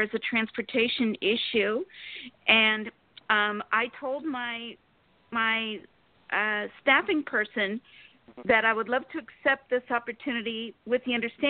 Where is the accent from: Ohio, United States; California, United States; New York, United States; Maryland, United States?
California, United States; Sacramento; Sacramento, California.